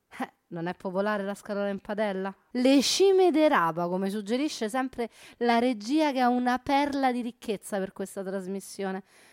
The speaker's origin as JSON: {"language": "Italian", "town": "Rome", "region": "Lazio", "country": "Italy", "accent": "Roman", "said": "ma che poi a Roma, come il mio dialetto strascicato dichiara, diventa anche matriciana"}